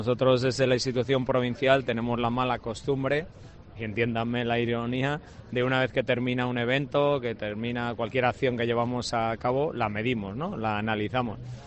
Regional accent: Matapozuelo, Castile and León, Spain; also born or lived in Valladolid; mi ciudad es Valladolid, mi pueblo es Matapozuelo.

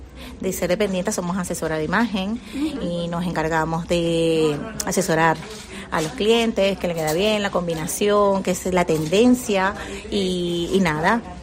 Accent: Venezuela; moved away; Yo soy de Venezuela y tengo aquí ya 5 años, he logrado mi nacionalidad también gracias a mi trabajo y a mi esfuerzo.

